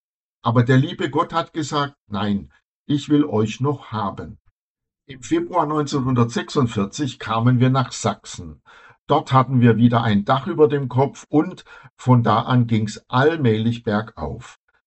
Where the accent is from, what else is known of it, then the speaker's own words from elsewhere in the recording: Benešov nad Ploučnicí, Ústí nad Labem Region, Czechia; Wenn wir in Tschechien waren, habe ich mich mitunter von der Gruppe getrennt und bin in meine Heimatstadt Bensen gegangen.